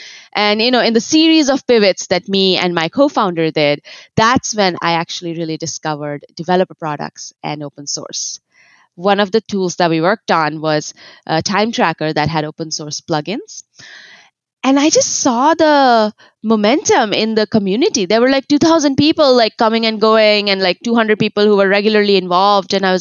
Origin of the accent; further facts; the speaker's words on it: India; now in United States; I grew up in India, and I was very interested in all the sciences there.